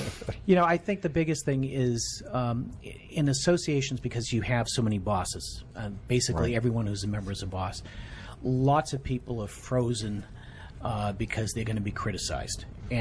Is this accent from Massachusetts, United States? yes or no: yes; Boston, Massachusetts, United States; I grew up in Boston. Neither of my parents had the opportunity to go to college.